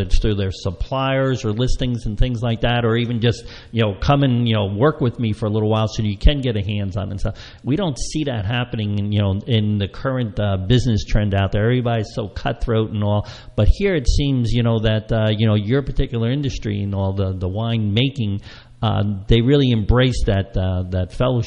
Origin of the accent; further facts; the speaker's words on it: New Jersey, United States; Well, I know when I was growing up in Hunterdon County, there was maybe one or two wineries in the whole area and stuff.